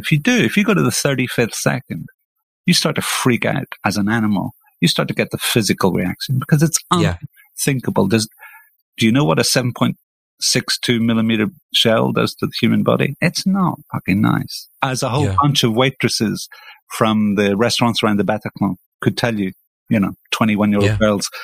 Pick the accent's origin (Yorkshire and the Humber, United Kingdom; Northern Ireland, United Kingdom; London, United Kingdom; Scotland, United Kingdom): Northern Ireland, United Kingdom; Belfast; I grew up in Belfast, you know, back in the day